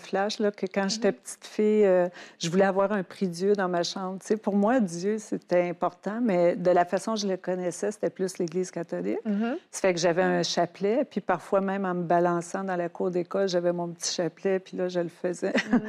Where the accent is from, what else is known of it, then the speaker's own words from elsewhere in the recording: Quebec, Canada; Mais quand j'étais petite, je viens du Témiscamingue à 8 heures de Montréal.